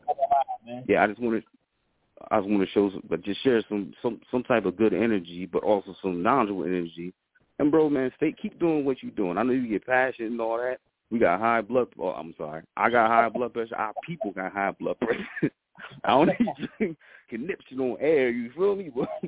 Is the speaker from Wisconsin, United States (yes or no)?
no; New Jersey, United States; And what people don't understand, I'm from Jersey.